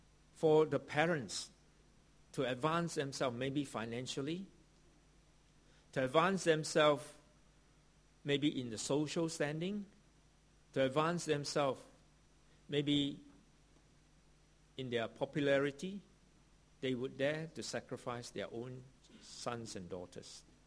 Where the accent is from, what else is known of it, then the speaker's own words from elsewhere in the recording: Malaysia; I come from Malaysia. And in the early years when I was in Malaysia